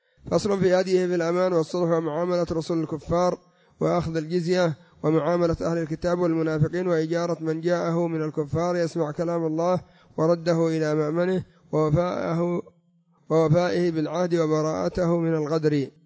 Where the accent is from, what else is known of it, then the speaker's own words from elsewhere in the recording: Yemen; يعني مجرم كما يقولون عندنا في اليمن، مجرم يتقصد لقتله.